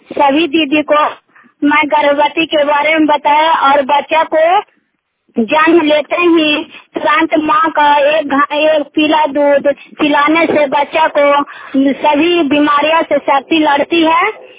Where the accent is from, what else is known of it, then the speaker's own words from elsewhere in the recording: Hilsa, Bihar, India; इंदौर पंचायत कुर्मिया विभाग के रहने वाली हूँ। मेरा जिला ललंदा है, थाना हिलसा है, प्रखंड हिलसा है।